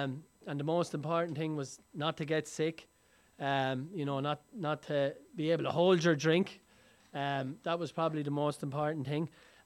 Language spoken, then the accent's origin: English; Enniscorthy, County Wexford, Ireland; I'm from Ireland. I grew up in Enniscorthy in County Wexford in Ireland. It's a small town, about 19,000 people